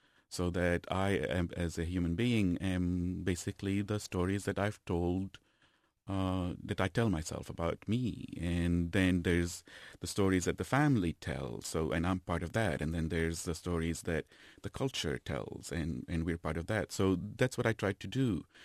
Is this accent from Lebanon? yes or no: yes; Lebanon; now in United States; When I was, for me, the idea of when I was in growing up in Lebanon, I wanted to be an American more than anything. And then when I came over here, I look back at Lebanon and I consider that that's more where I belong.